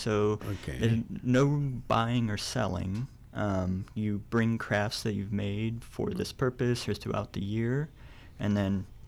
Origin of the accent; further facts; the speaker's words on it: Nelsonville, Ohio, United States; I was actually raised right down the road. I grew up in Nelsonville.